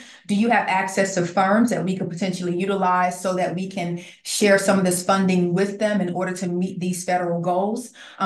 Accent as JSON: {"language": "English", "town": "Miami", "region": "Florida", "country": "United States", "lives_now": "Gainesville, United States", "said": "Yeah, so I'm originally from Miami. So when I made my way to the big city of Gainesville, it was actually a transition."}